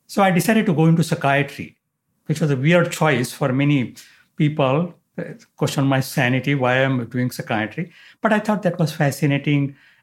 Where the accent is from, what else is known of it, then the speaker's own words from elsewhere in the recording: India; And then it suddenly struck me that what I grew up with in India was that older people are wiser.